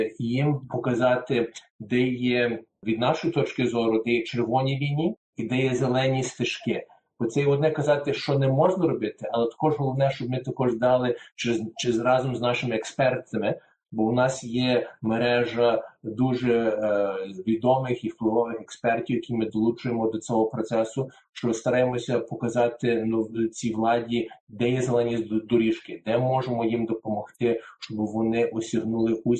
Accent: Canada; Я виріс в Канаді, дуже, дуже мирна країна, подібна на Австралії.

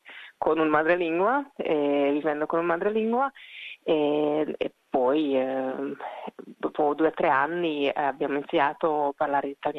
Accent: Hungary; Italian is a second language; now in Italy; io sono ungherese d'origine, però a casa parliamo italiano insieme a mio marito che è dell'Italia

